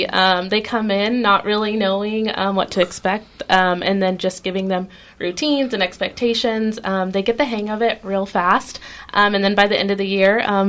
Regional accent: Emporia, Kansas, United States; I grew up here in Emporia. Okay. I've lived here my entire life. I went through Emporia Public Schools

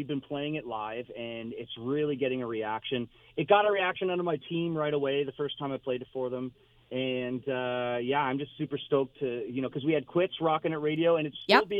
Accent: Niagara Falls, Ontario, Canada; now in St. Catharines, Canada; I live in St. Catharines, Ontario. It's right next to Niagara Falls. I grew up in Niagara Falls. My whole family's in the Falls.

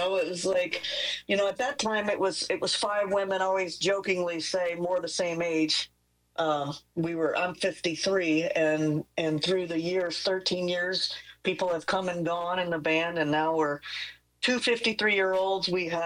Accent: Nashville, Tennessee, United States; I grew up in Nashville, so I started going backstage when I was 10 years old

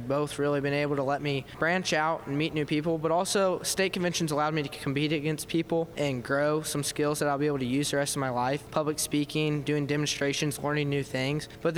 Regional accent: Fowler, United States; Yeah, I'm from Fowler. So, I mean, you saw it when you were driving here. It's lots of fields, lots of windmills.

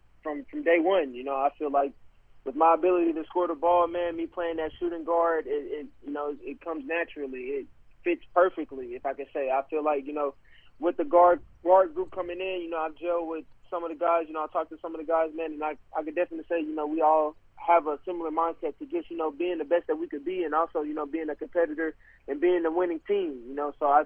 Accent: Arlington, Texas, United States; from my hometown, you know, originally being Arlington, Texas, it's not too far away from Mansfield

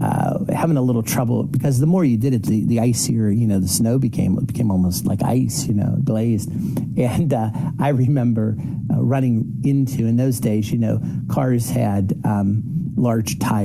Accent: Leechburg, Pennsylvania, United States; I grew up in Leechburg, which is, we always joke, when you cross the Leechburg Bridge, you're crossing the Kiskiminetus River.

